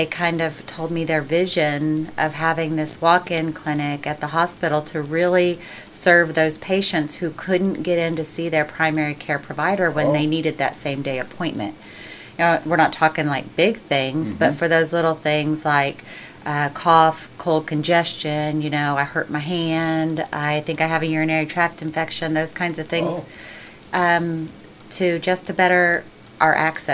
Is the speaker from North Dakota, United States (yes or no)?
no; Texas, United States; I hail from Texas. Yep. I spent most of my life there, married to a military man, moved around a lot